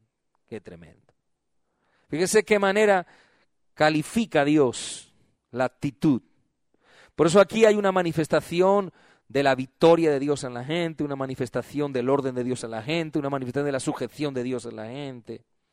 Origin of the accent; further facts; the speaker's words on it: Spain; Yo reconozco que somos los españoles muy quejicas